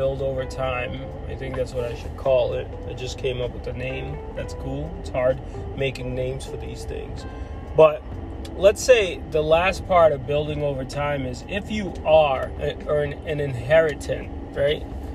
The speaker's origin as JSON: {"language": "English", "country": "Uzbekistan", "tie": "born or raised there", "also_born_or_lived": "Armenia", "lives_now": "United States", "said": "So I was born in Armenia. I was raised in Uzbekistan, which is probably not as rich as the United States where we live now, right?"}